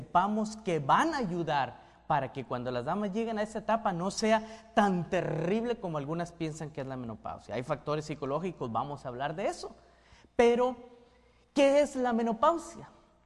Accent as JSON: {"language": "Spanish", "region": "Chihuahua", "country": "Mexico", "said": "no soy de Guadalajara, no soy de Jalisco, soy de Chihuahua."}